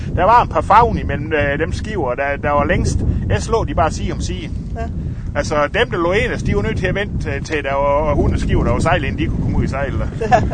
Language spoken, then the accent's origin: Danish; Ringkøbing, Central Denmark Region, Denmark; now in Hvide Sande, Denmark; Jeg er født i Ringkøbing, og de første 10 år af mit liv boede jeg i Ringkøbing, så har jeg boet i Vige Sande i godt 40 år.